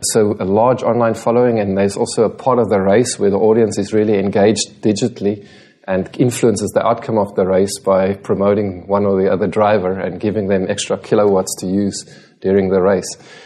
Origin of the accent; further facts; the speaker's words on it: South Africa; now in Singapore; I'm South African.